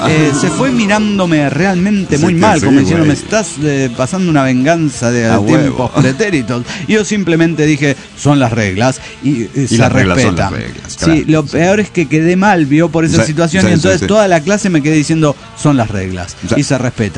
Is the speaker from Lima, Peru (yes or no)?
yes; Lima, Peru; de Lima, Perú.